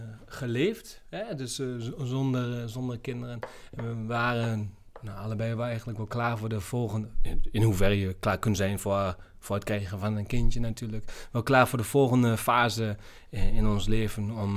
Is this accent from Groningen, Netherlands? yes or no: no; Enschede, Overijssel, Netherlands; en ik kom uit Enschede.